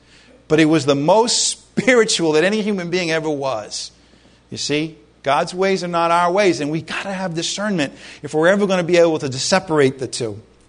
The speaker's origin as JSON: {"language": "English", "region": "Rhode Island", "country": "United States", "said": "I'm from Rhode Island. That's what we used to say."}